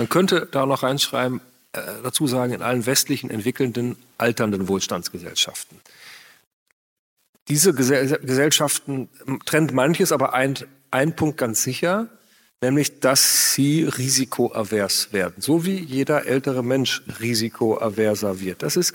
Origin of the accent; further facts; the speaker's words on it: North Rhine-Westphalia, Germany; Ich bin im Münsterland geboren, aufgewachsen